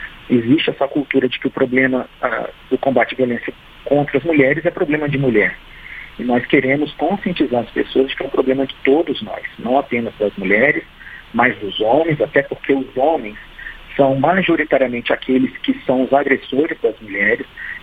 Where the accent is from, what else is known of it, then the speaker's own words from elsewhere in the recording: Brazil; Nós, como brasileiros, falando da nossa realidade especificamente